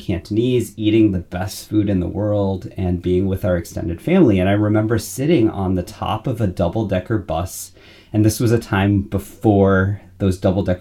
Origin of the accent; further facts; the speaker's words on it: California, United States; also born or lived in Florida / London / New York; I grew up in California and Florida. Then he lived all of his adult life in New York, and I split mine between London and New York.